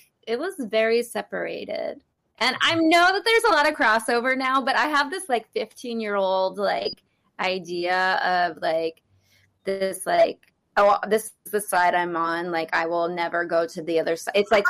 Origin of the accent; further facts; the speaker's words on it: San Francisco, California, United States; San Francisco.